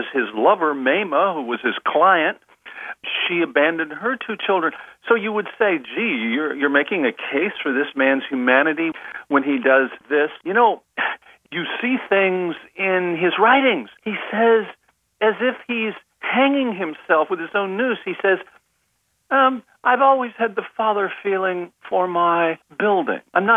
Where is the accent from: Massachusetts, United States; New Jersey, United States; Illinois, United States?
Illinois, United States; Kankakee; myself, having grown up in Kankakee, Illinois, and then later in the Illinois suburb. Chicago is sort of my hometown.